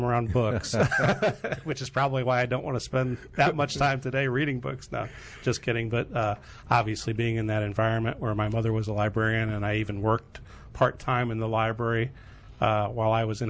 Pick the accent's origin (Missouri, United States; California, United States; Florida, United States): Missouri, United States; St. Louis; I grew up in beautiful St. Louis, Missouri.